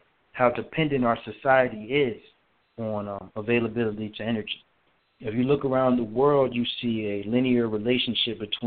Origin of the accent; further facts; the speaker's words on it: Waldorf, Maryland, United States; I grew up in Waldorf, Maryland. For those that don't know, that's about 45 minutes south of Washington, D.C.